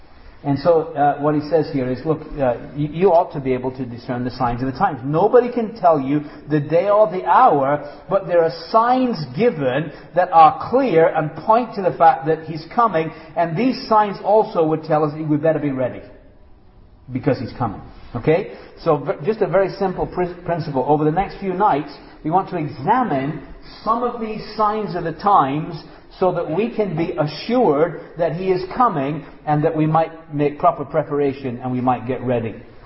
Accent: Leeds, Yorkshire and the Humber, United Kingdom; born there; I was born in Leeds, England.

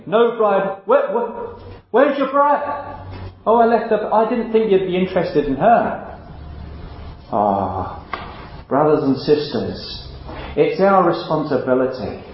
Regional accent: United Kingdom; Now, I'm British, so I probably am supposed to take note of things like that.

